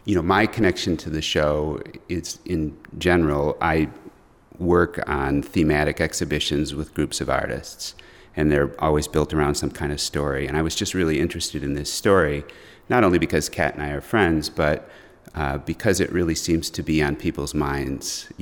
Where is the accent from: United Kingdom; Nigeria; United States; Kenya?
United States; Wisconsin; now in Minneapolis, United States; Yes, in general terms, I'm from Wisconsin. I grew up on a farm about 40 minutes from here. Which was a very rural area when I was growing up